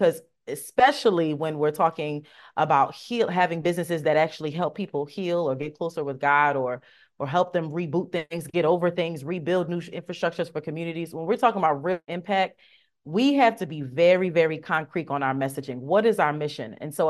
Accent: Philadelphia, Pennsylvania, United States; but I'm from Philadelphia, but I have a Southern grandmother from North Carolina.

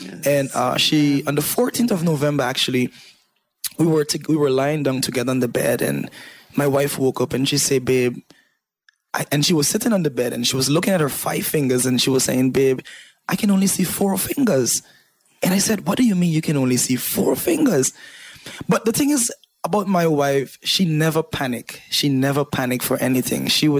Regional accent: Guyana; born there; moved away as an adult; I was born in Guyana.

